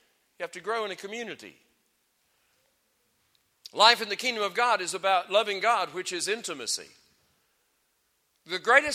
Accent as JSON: {"language": "English", "country": "United States", "said": "Just like you have a natural DNA, I'm an American."}